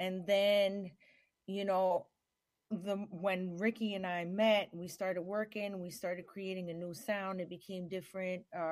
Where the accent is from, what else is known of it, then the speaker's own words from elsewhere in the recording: Montreal, Quebec, Canada; There's Brazilian, there's Cuban, there's everything mixed up in that. Born and raised in Montreal, Canada.